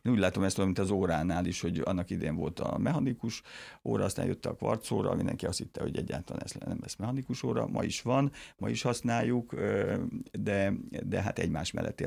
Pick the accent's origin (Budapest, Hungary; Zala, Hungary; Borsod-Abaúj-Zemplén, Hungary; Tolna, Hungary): Borsod-Abaúj-Zemplén, Hungary; Miskolc; Hát én miskolci vagyok, nem debreceni